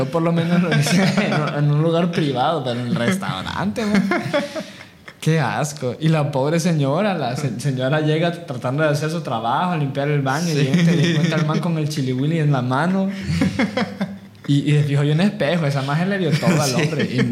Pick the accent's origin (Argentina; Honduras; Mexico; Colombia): Honduras; now in Vienna, Austria; Crecimos en Honduras juntos